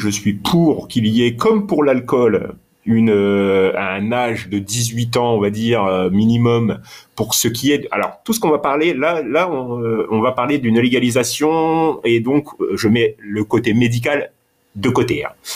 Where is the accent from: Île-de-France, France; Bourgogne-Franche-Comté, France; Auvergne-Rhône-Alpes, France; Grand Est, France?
Grand Est, France; à la base, moi, je viens du Champagne, de la Champagne.